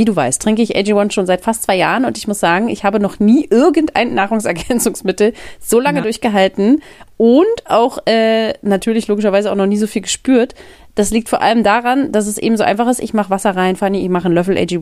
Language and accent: German; Berlin, Germany; wir sind zusammen aufgewachsen in Berlin-Friedrichshain.